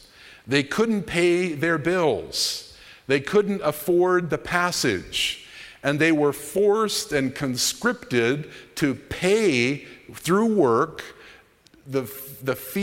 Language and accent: English; United States; And tonight, as I'm speaking as an American, probably one of the greatest sins in the United States and still suffering the consequences was slavery.